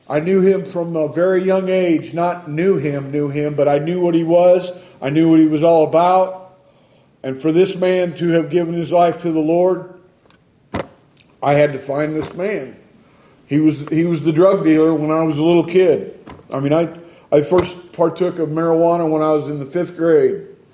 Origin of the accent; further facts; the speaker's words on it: Peoria, Illinois, United States; I come from Peoria, Illinois. I was born an only child to an ordained Lutheran minister.